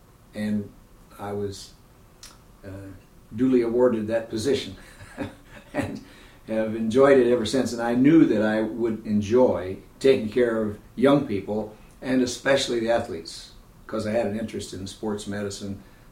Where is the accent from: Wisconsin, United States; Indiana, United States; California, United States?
Indiana, United States; Bloomington; now in Missoula, United States; Born and raised in Bloomington, Indiana, educated Indiana University, medical degree from Indiana University